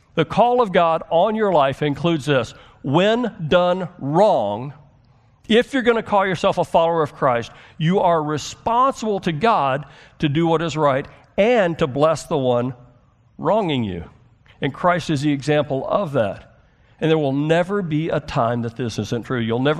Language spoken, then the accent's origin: English; United States; I'm American. I don't like that. Like, it's in my blood to fight.